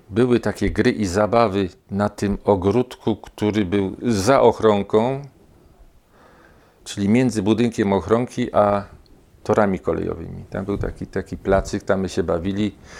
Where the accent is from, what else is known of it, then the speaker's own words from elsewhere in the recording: Kraków, Lesser Poland, Poland; rodowity Bronowianin. Tutaj się urodziłem i dalej są jeszcze te Bronowice małe. Mieszkałem przy ulicy Bronowickiej 87. Przedtem to była Aleja Wyspiańskiego 49